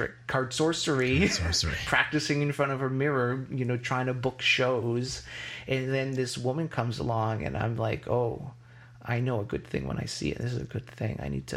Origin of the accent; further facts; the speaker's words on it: Palmer, Massachusetts, United States; I'm from Palmer, Massachusetts.